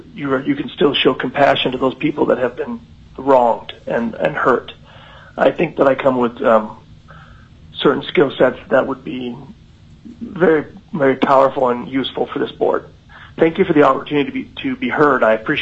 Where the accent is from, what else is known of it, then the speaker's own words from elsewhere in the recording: Magna, Utah, United States; moved away as an adult; I was born and raised in Magna, Utah. I was educated at Utah State. I went to law school in Willamette in Oregon. I moved to Alaska in 1996-97.